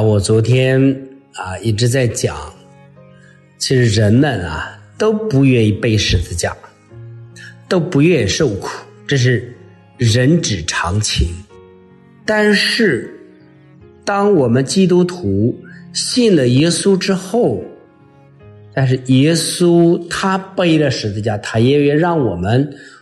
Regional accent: China; 就像我们中国人说，吃得苦中苦，方为人上人。

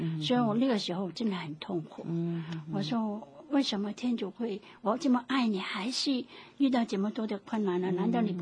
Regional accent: Guangdong, China; accent: Cantonese-accented Mandarin; 对，我真是广东国语。

